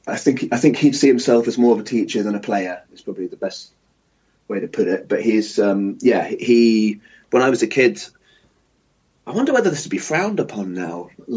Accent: Ealing, London, United Kingdom; also born or lived in Twickenham; I was brought up in Ealing originally, and then Twickenham.

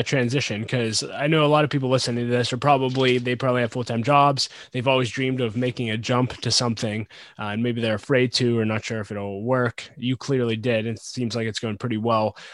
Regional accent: Pittsburgh, Pennsylvania, United States; and I'm from Pittsburgh, and if you're from Pittsburgh, this is interesting.

